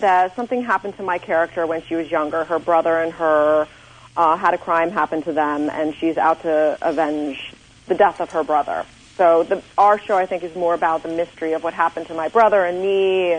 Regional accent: New York, United States; I'm from New York, so I'm a little confused always.

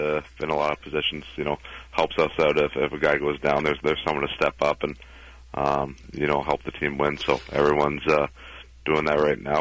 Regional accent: Canada; Yeah, I think a lot of kids growing up in Canada, it's, you know, what you want to do.

